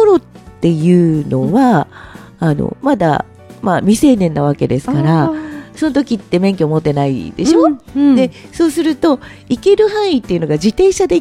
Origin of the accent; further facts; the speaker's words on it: Kofu, Yamanashi, Japan; 私甲府市出身ですのでね、